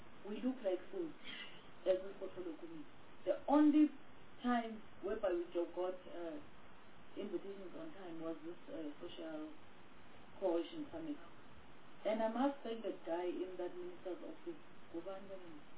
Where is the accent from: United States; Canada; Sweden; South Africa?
South Africa; Gauteng; I come from Gauteng